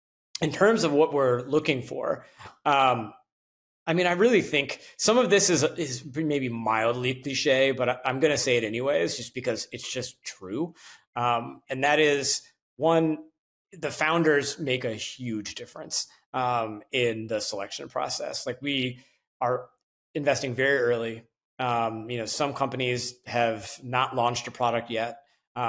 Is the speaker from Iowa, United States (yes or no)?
no; Illinois, United States; I'm a Midwesterner. You know, I'm a kid who grew up on a corn and soybeans farm in central Illinois, lived in the Midwest my whole life.